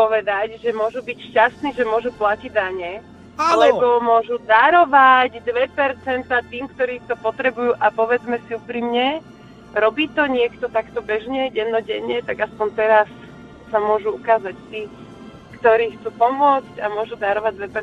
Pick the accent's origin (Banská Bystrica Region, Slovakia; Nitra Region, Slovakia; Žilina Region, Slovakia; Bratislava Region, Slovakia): Bratislava Region, Slovakia; Studienka; Viete čo, ja som zo Záhoria, zo Studienky konkrétne.